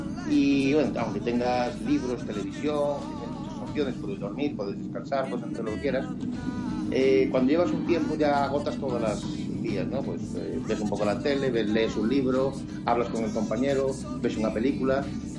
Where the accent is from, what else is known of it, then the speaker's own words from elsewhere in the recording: Cádiz, Andalusia, Spain; no soy gallego, nací en el extranjero por motivo de mis padres eran emigrantes. Y mi madre andaluza, mi padre gallego, y me crié en Cádiz, pero llevo aquí ya más de 25 años